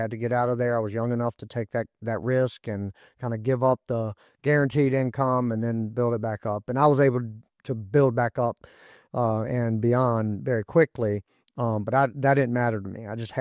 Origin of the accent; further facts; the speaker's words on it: Surry, Virginia, United States; they have a nuclear power plant here in my hometown of Surrey, Virginia.